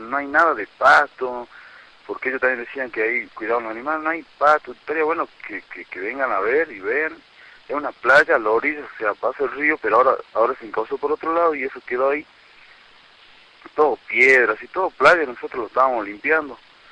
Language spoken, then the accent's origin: Spanish; Purmamarca, Jujuy, Argentina; Y nosotros somos de acá de Purnamarca, que trabajando ganamos 500, algunos 300, otros 800